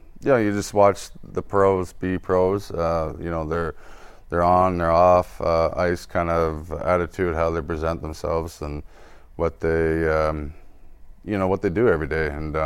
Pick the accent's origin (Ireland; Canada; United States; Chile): Canada; Orono, Ontario; from any Canadian kid growing up playing hockey